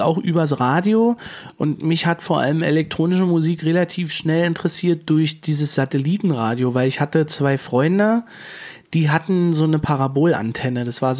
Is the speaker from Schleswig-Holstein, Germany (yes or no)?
no; Woltersdorf, Brandenburg, Germany; also ich komme aus Woltersdorf und nebenan in Rüdersdorf im Nachbarort